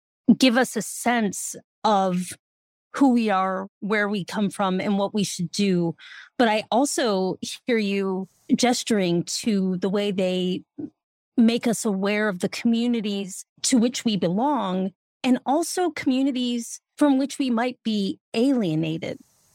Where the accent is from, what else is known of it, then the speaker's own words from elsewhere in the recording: Denver, Colorado, United States; although I'm from Denver, so you can guess my allegiances.